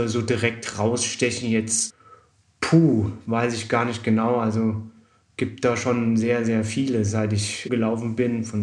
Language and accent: German; Saarland, Germany; also born or lived in London / Munich / Frankfurt / Offenbach; now in Inzell, Germany; ganz ursprünglich komme ich aus dem Saarland, aber ich war schon irgendwie gefühlt überall. Ich habe schon in London gewohnt, in München, in Frankfurt, in Offenbach und jetzt wohne ich im schönen Inzell direkt an den Bergen.